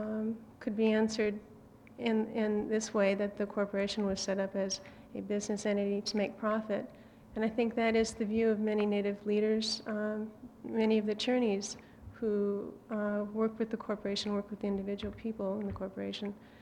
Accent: Anchorage, Alaska, United States; As a means of introduction, I am a Nubat. I grew up here in Anchorage, recent law graduate

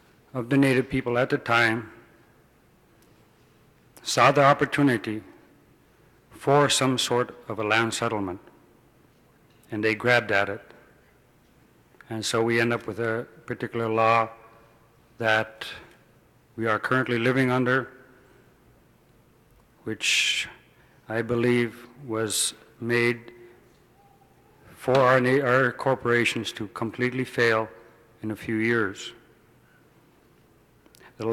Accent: Kotzebue, Alaska, United States; I'm from Kotzebue. I've been raised and born here. I spent about 9 years out for school.

